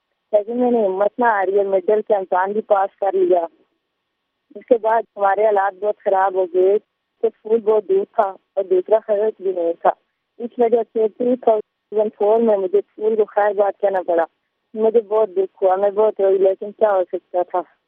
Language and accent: Urdu; Chinari, Azad Kashmir, Pakistan; میں آزاد کشمیر سے گاؤں چناری میں رہتی ہوں. میں 1989 میں پیدا ہوئی